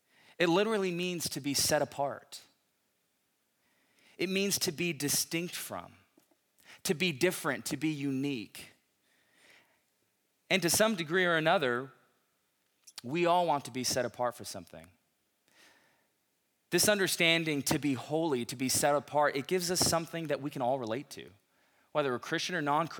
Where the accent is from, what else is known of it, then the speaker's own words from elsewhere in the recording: Los Angeles, California, United States; I'm from Los Angeles, and I just moved up here about a week and a half ago